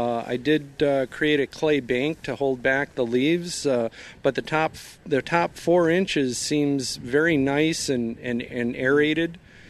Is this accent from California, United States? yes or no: no; Madison, Wisconsin, United States; I'm from Madison, Wisconsin.